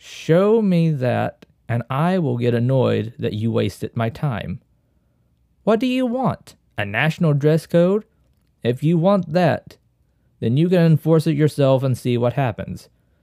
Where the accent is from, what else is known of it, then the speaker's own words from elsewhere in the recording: United States; I am an American conservative, and I see it as my duty to defend the American tradition the best way I see fit.